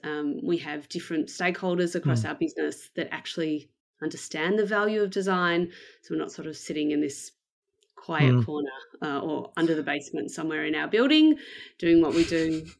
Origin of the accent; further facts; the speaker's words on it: Melbourne, Victoria, Australia; So I am from Melbourne in Australia. I was born here and I've lived here basically most of my life.